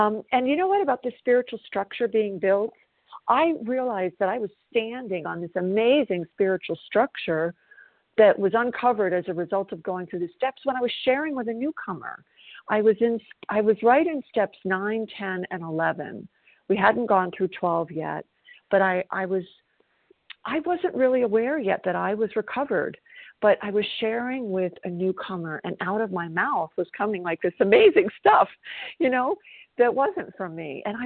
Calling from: South Carolina, United States; I'm calling from South Carolina

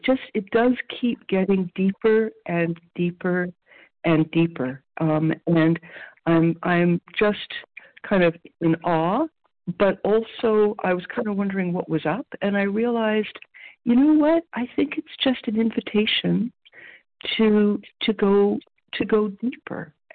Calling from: Ontario, Canada; I'm calling from Canada, Eastern Standard Time, near Toronto.

